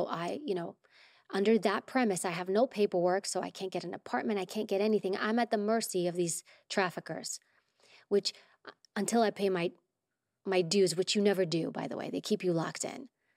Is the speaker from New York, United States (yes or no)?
yes; Queens, New York, United States; my parents are immigrants. I grew up in New York and Queens.